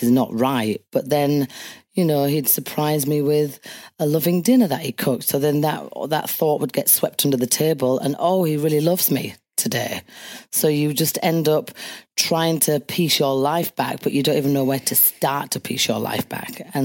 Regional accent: Leeds, Yorkshire and the Humber, United Kingdom; And I went to a refuge the other day in my hometown Leeds, and these 12 women had exactly the same story as mine.

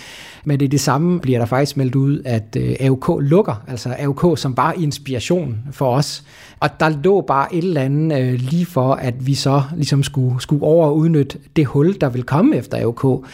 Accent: Køge, Zealand, Denmark; also born or lived in Copenhagen; jeg faktisk personligt er jo fra København. Jeg er jo oprindeligt fra Køge og har boet i København rigtig mange år

